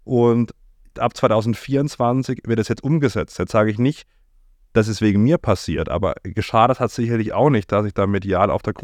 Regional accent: Simonswald, Baden-Württemberg, Germany; Ich saß dann an Weihnachten im Restaurant in Simonswald, da wo ich aufgewachsen bin

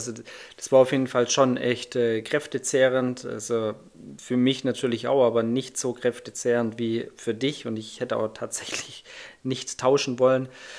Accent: Baden-Württemberg, Germany; accent: Swabian; weil ich glaube, ich habe schon einen schwer schwäbischen Akzent noch mit drin.

